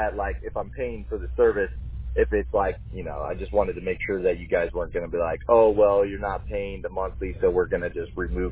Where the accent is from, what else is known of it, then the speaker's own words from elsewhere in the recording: Orlando, Florida, United States; now in Spring Hill, United States; but I'm from Orlando, and I moved to Spring Hill